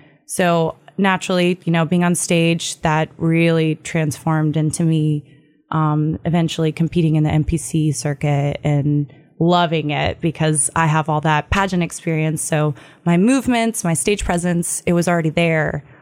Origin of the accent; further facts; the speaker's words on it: Georgia, United States; also born or lived in Montana; now in Chattanooga, United States; I say that I'm from Georgia and then I transplanted to Montana